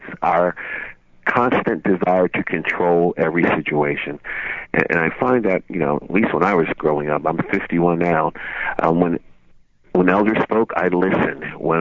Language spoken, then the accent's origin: English; Philadelphia, Pennsylvania, United States; I wanted to take my daughter back to my old neighborhood where I grew up in Philly.